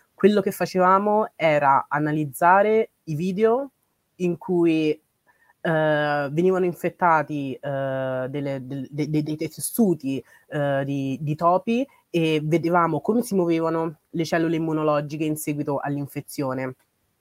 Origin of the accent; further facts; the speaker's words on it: Rome, Lazio, Italy; now in Milan, Italy; Io sono di origini nigeriane, ma sono nata a Roma e ho studiato là, diciamo, all'università. Dopodiché, dopo l'università mi sono trasferita mi sono trasferita a Milano